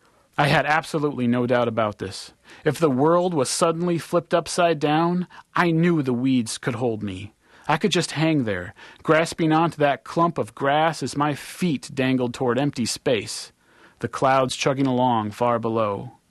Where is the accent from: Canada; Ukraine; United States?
United States; Eau Claire, Wisconsin; I grew up on Eau Claire's west side, across the street from a big empty lot.